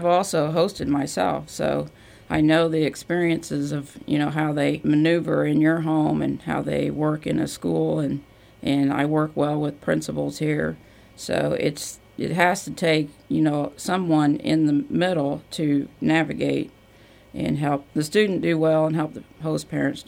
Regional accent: Bloomington, Indiana, United States; now in Danville, United States; Well, I'm originally from Bloomington, Indiana, and I was a ISE student rep in Bloomington for several years. And then I remarried and relocated to Danville.

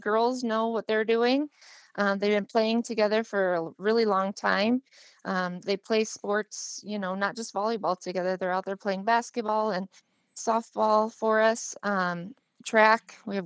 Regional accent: Oelwein, Iowa, United States; I'm from Northeast Iowa, a little town called Olwine.

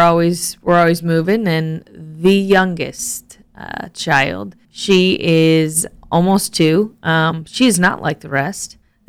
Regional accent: Sutherland, Iowa, United States; I grew up by Sutherland, Iowa, on a farm ranch in the middle of nowhere.

